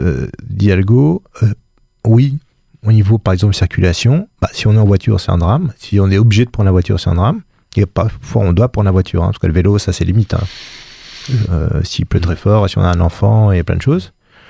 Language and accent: French; Paris, Île-de-France, France; Les Parisiens sont épouvantables. Hein. J'en faisais partie.